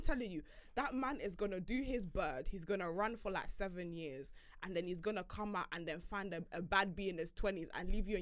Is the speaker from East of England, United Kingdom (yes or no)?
yes; Luton, East of England, United Kingdom; I'm from Luton.